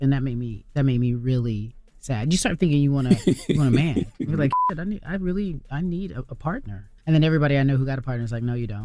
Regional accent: Pasadena, California, United States; So, I grew up in Pasadena, right?

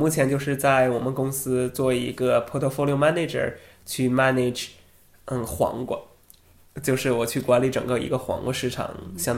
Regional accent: China; 因为我认为就是我们中国人从小到大一直是以结果为导向的一种教育

